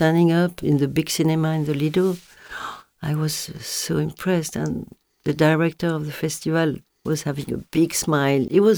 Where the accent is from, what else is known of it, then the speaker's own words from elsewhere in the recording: Versailles, Île-de-France, France; English is a second language; I was raised in Versailles and I'm interested in graffiti